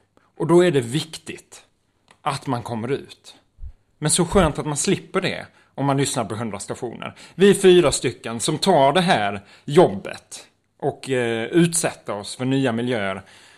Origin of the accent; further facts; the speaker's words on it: Abbekås, Skåne, Sweden; Som hemma i Abbekås och Skivarp. Jag är glad att jag föddes 50 år efter det sista stora slagsmålet.